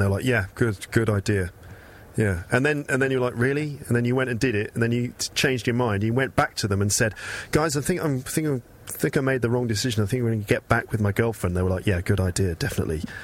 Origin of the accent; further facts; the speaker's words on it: England, United Kingdom; I wonder also if there's something about the fact that we're all English here. I wonder if that makes a difference.